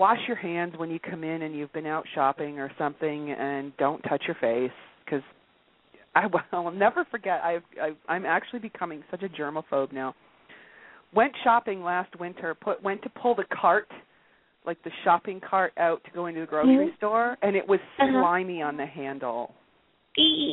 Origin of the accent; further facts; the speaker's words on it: United States; now in Canada; I'm an American in Canada.